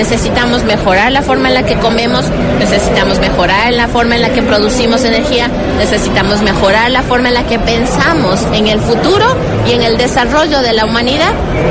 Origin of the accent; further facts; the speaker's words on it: Quito, Pichincha, Ecuador; born there; Sí, soy del Ecuador, yo nací en Quito.